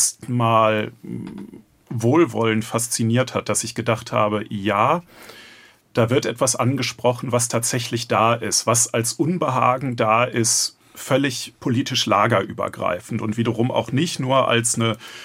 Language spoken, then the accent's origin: German; North Rhine-Westphalia, Germany; born there; now in Berlin, Germany; ich bin gebürtig aus dem Ruhrgebiet, ich wohne in einem Außenstadtteil von Berlin-Neukölln